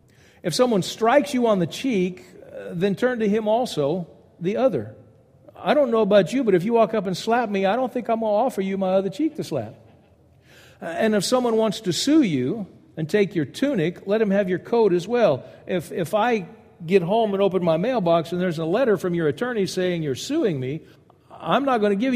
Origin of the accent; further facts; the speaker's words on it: the South, United States; I'm proud to be an American. I was raised in the South.